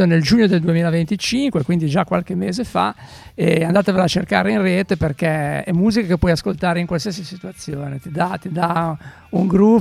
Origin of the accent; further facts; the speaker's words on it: Atlanta, Georgia, United States; visto che sono di Atlanta